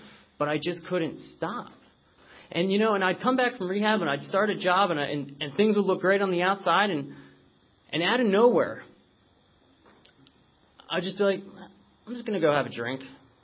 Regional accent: West Chester, Pennsylvania, United States; I'm originally from Westchester, PA.

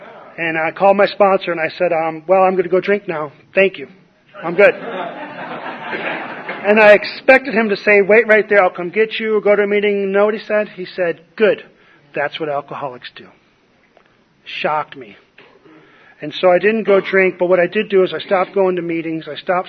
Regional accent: New York, United States; and he didn't know I'm from New York. If he'd known that, he wouldn't have called me names.

